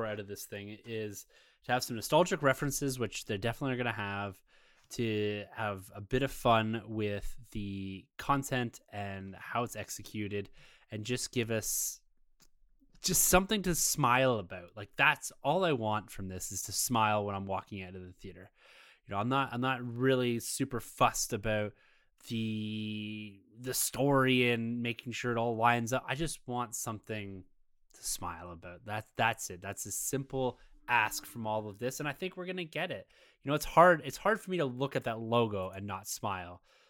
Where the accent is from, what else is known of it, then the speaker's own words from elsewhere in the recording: Canada; as a Canadian